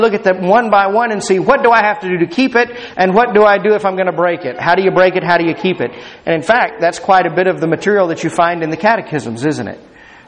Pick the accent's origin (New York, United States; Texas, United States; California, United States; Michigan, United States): Texas, United States; Fort Worth; And as every little boy dreams growing up in Fort Worth, Texas, you want to grow up and you want to be a Texas Ranger.